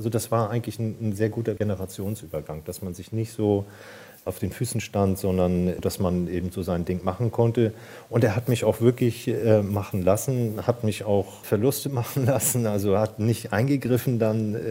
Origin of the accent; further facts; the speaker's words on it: Schleswig-Holstein, Germany; aber ich bin Schleswig-Holsteiner und bin das mit Leib und Seele